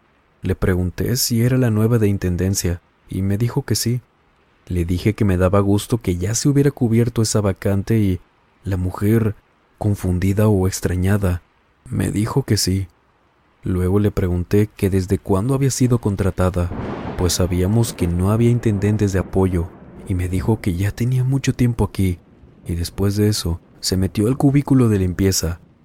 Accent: Celaya, Guanajuato, Mexico; en una universidad particular de mi ciudad natal, Celaya, Guanajuato, México.

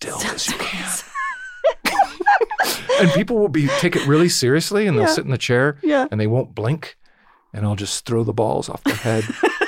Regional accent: California, United States; Mm-hmm. I'm from Orange County.

